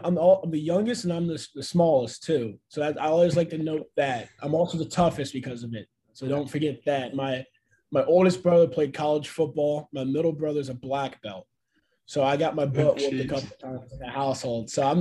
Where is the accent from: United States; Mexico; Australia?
United States; Overland Park, Kansas; growing up in Overland Park, Kansas, it was a great spot